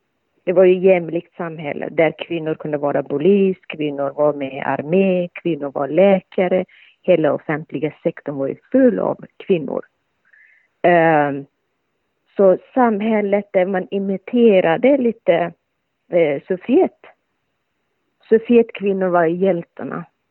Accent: Somalia; now in Sweden; Jag föddes i Somalia, ett socialistiskt stat.

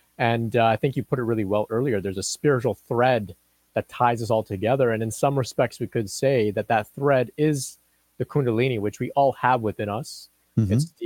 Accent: Canada; also born or lived in Pakistan; Yeah, so I'm originally from Pakistan. I immigrated to Canada with my family. I was only 1 year old, so essentially raised up here in Canada. We come from a small Catholic population in Pakistan. And so I was raised Catholic.

